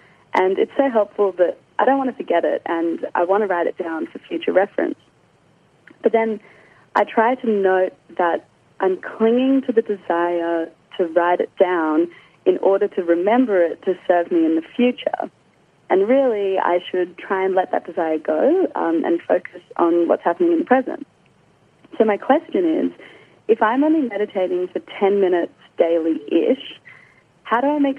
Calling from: Sydney, New South Wales, Australia; I'm calling from Sydney.

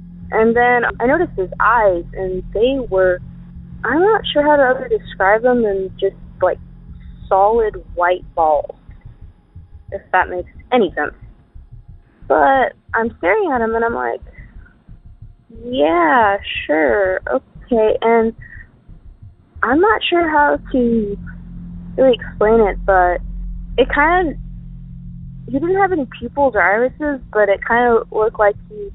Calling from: San Antonio, Texas, United States; Yeah, hi, Derek. … from San Antonio

